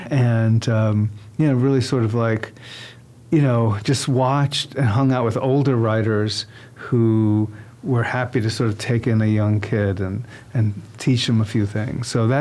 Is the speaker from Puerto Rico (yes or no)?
yes; Puerto Rico; I'm from Puerto Rico. I've written plays about Puerto Rican independence or my parents' immigrant experience, that kind of thing.